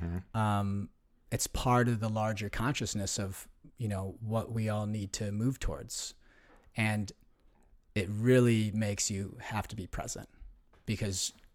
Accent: Illinois, United States; the little bubble that I felt like I grew up in the Chicago suburbs

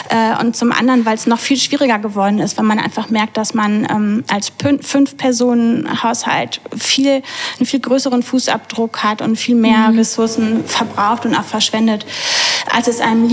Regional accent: Münster, North Rhine-Westphalia, Germany; now in Basel, Switzerland; wir sind vor 3 Jahren aus Münster hergezogen

